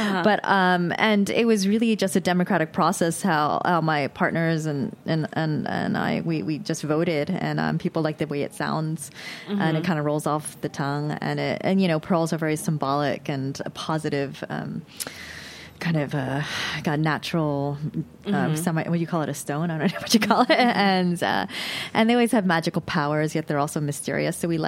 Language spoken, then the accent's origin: English; Berkeley Heights, New Jersey, United States; also born or lived in Summit; In New Jersey, in Berkeley Heights, New Jersey is where we lived. And I was born in Summit, New Jersey.